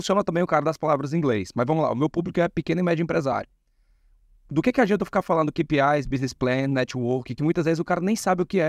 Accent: Fortaleza, Ceará, Brazil; eu sou do Ceará, sou nascido em Fortaleza, né? Honro o meu estado, do Ceará.

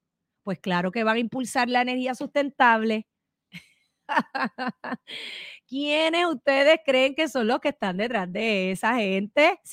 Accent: Puerto Rico; Y como nos llevaron a la quiebra y nosotros somos territorio de los Estados Unidos

